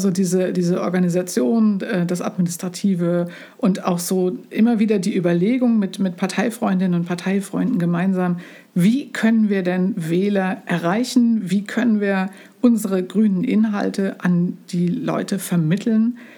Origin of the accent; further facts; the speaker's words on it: Saarlouis, Saarland, Germany; now in Bensheim, Germany; da steht Saarlouis, meine Heimatstadt, so ein bisschen Pate.